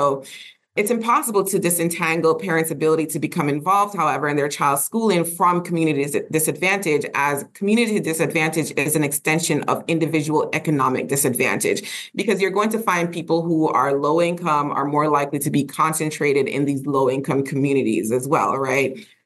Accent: Florida, United States; I'm from Florida where we don't have a good transportation system.

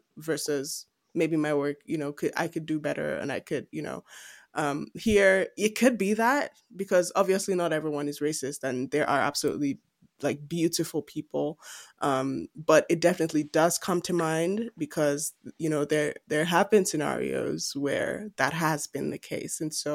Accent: Nigeria; oh yeah, I know I'm from Nigeria and I can always go back there

